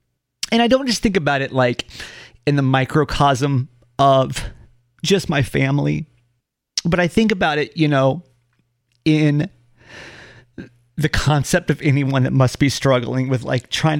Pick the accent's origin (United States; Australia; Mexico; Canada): United States; Georgia; I grew up in Georgia. And back in the day, that wasn't really a widely accepted thing.